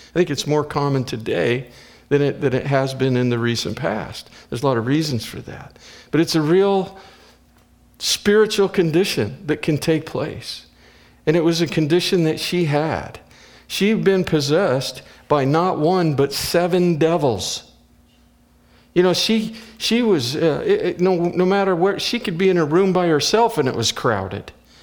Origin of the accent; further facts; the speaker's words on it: Midwest, United States; I'm thankful that I was raised in the Midwest, aren't you? I'm thankful that I do not live on the coast right now.